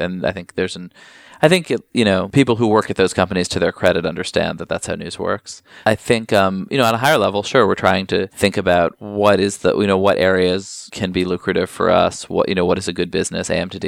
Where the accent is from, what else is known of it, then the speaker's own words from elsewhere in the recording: New York City, New York, United States; I grew up here in New York. I'm a Times guy.